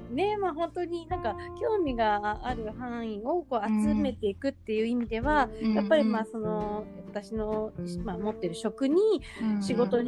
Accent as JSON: {"language": "Japanese", "region": "Tokyo", "country": "Japan", "tie": "born or raised there", "said": "要はずっと私東京生まれで東京育ちで、何もそこに対して疑問も感じていなかったのね"}